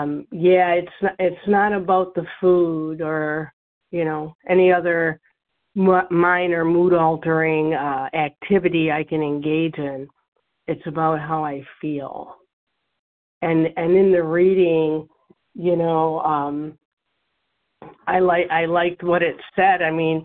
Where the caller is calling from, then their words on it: Michigan, United States; from Michigan.